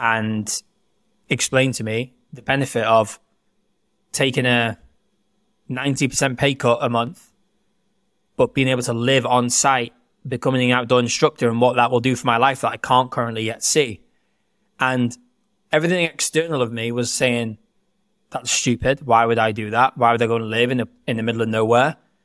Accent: Wales, United Kingdom; So I grew up in North Wales. I'm from a small town, about 10,000 people. I'm fluent in Welsh and pretty good in English.

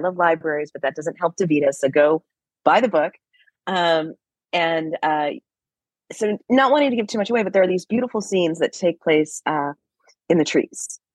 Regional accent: Clearwater, Florida, United States; because I grew up in Clearwater, which has gotten very urban or suburban.

